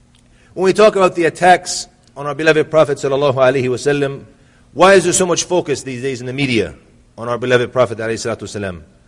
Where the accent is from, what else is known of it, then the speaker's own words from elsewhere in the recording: United States; Another place a lot of people have misunderstanding about is where I come from America.